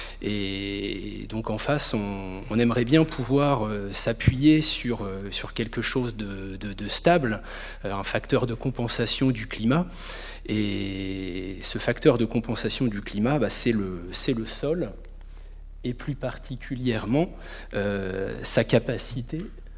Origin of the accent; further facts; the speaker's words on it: Grand Est, France; Moi, je viens du Grand Est.